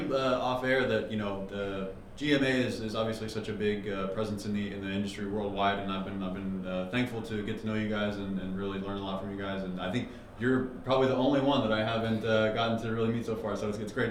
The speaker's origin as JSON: {"language": "English", "town": "Reno", "region": "Nevada", "country": "United States", "tie": "born or raised there", "said": "I also kind of grew up around gaming, being born and raised in Reno, Nevada. So I was in and out of casinos my entire life."}